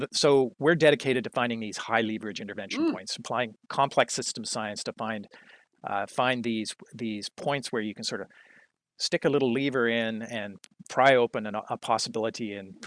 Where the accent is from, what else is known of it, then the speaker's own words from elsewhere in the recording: Vancouver Island, British Columbia, Canada; I had an opportunity to bring my family back to Vancouver Island, to my hometown.